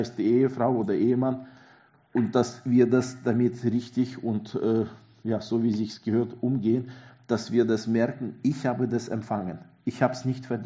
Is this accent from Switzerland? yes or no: yes; Switzerland; Als Schweizer, wo schon in der Fahne ein Kreuz drin ist.